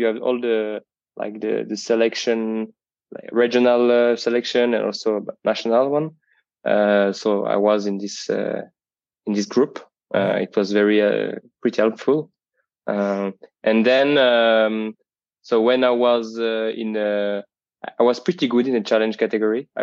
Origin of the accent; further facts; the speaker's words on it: Switzerland; first language French; English is a second language; Yeah, I speak French. So this is my mother language. But I also speak German